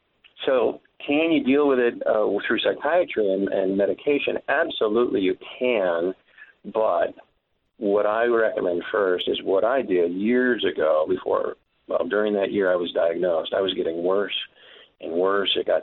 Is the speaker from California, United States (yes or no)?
yes; California, United States; because I was raised in California